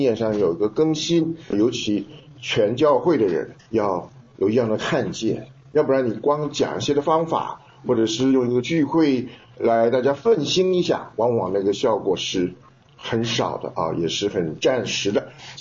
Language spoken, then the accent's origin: Chinese; China